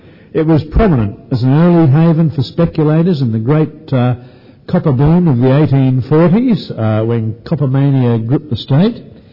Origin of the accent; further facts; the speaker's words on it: Adelaide, South Australia, Australia; also born or lived in Footscray; I'm delighted to be in my hometown again. Although I was born in Footscray, that was an accident of positioning, which I have spoken to my mother about several times. I'm really an Adelaide boy